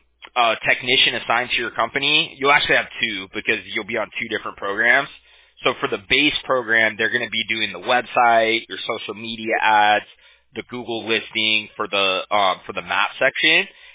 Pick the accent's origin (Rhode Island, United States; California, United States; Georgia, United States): California, United States; Orange County; I'm from Orange County, you know, so I want to make sure I had it right.